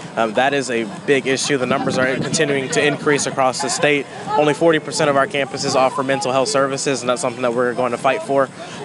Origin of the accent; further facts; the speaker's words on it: Pensacola, Florida, United States; now in Gainesville, United States; I'm born and raised in Pensacola, Florida, and I moved to Gainesville to go to college.